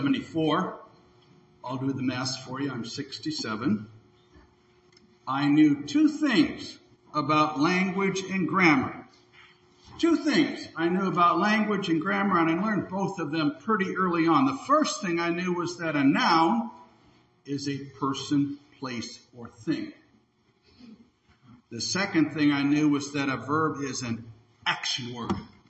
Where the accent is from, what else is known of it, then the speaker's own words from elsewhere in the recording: United States; And I'm an American, same as you. I'm a Lutheran, same as you.